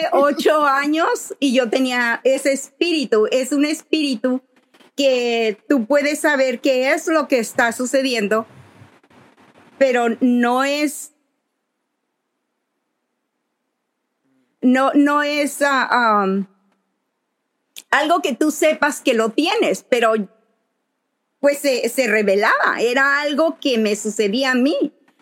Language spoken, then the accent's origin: Spanish; La Barca, Jalisco, Mexico; born there; Yo nací en La Barca, Jalisco. Como les estaba mencionando antes, mi mamá era como tipo paracaidista. Digo paracaidista porque le gustaba vivir en diferentes lugares